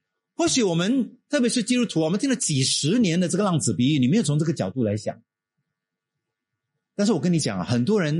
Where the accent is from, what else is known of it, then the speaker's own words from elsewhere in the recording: Singapore; 我们新加坡是唯一一个这样的一个的政策，就是英语为第一语言，但是母语是第二语言的。这个对我这个华校生来讲是比较难接受的